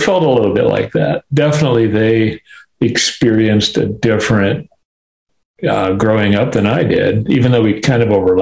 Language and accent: English; Arnold, Nebraska, United States; My hometown was actually Arnold, where I went to high school, but they're both tiny little towns of 600 or 800